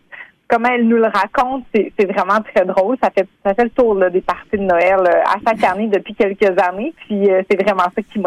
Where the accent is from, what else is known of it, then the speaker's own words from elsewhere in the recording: Baie-Comeau, Quebec, Canada; moi, je viens vraiment de Baie-Comeau. Mm-hmm. C'est ma ville natale.